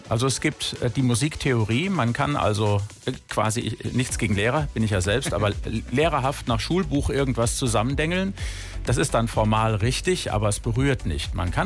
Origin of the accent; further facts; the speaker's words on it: Germany; accent: German; mein deutscher Akzent beim Englisch sprechen wird hier und da auch für schottisch gehalten, wenn ich in England bin.